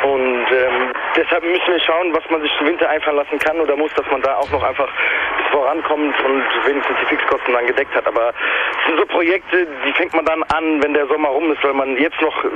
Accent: Frankfurt, Hesse, Germany; Also wir kommen beide aus Frankfurt, … gebürtig, ich nicht gebürtig.

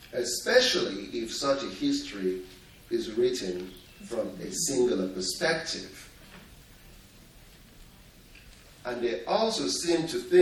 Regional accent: Nigeria; I am from Nigeria.

